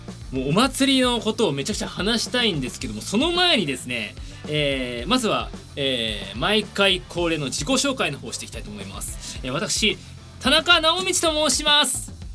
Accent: Suginami, Tokyo, Japan; 僕の地元は、杉並区なんですけどね

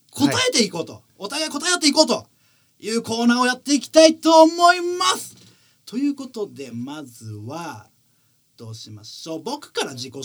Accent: Yuki, Ibaraki, Japan; 茨城県の有機市というところ出身でしてね

